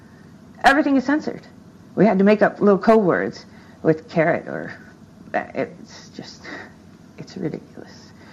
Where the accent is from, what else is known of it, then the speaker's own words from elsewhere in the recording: Midwest, United States; I'm from the Midwest. We lived in the snow as a kid.